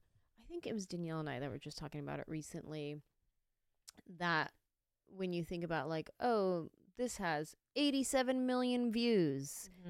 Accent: San Jose, California, United States; Well, we grew up in San Jose. There's a big Vietnamese population.

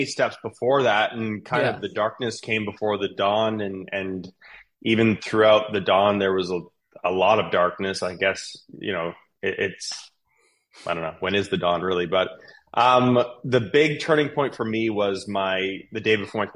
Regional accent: Ontario, Canada; I grew up in Canada, as I was telling you before we started recording. I'm Canadian, born and raised. I grew up on a farm about 2.5 hours east of Toronto, a 500-acre cattle farm.

